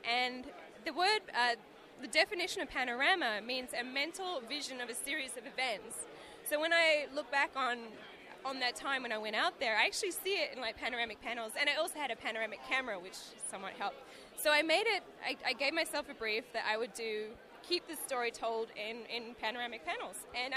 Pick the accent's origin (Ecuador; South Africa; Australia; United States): Australia; Perth, Western Australia; I'm originally from Perth, West Australia, and I made a journey all the way out to Monument Valley by myself.